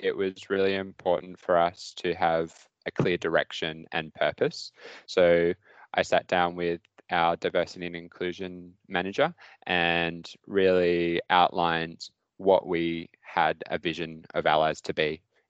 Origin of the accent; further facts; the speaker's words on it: Sydney, New South Wales, Australia; also born or lived in central Queensland; growing up in Sydney as a young mining engineer studying at uni and then moving out to central Queensland.